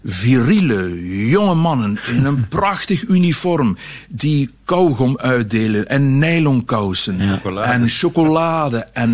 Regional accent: Belgium; En nee, zeg ik tegen hem, ik kom uit België.

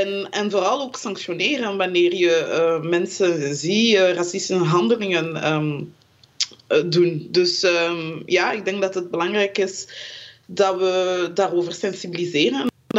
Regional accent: Flanders, Belgium; also born or lived in Congo; want ik ben in Congo geboren, maar ik ben naar België gekomen op een heel jonge leeftijd, dus ik ben hier getogen. Dus ik zag mezelf altijd als een Belg, een Vlaming.

